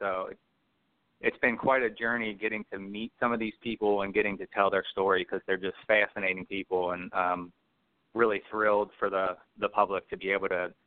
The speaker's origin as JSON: {"language": "English", "town": "Cincinnati", "region": "Ohio", "country": "United States", "tie": "born or raised there", "said": "Okay, I am from Cincinnati, Ohio, the youngest of four kids. I grew up on the west side of town."}